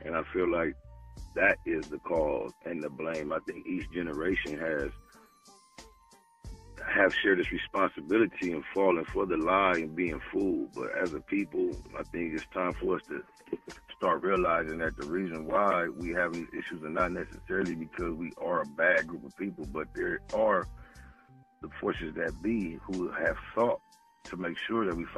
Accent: Compton, California, United States; I'm from Los Angeles County. Mm-hmm. I was actually born in the city of Compton.

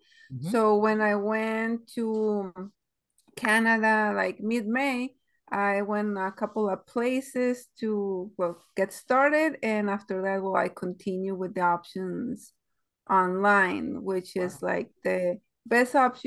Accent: Ensenada, Baja California, Mexico; I'm from Ensenada, Mexico.

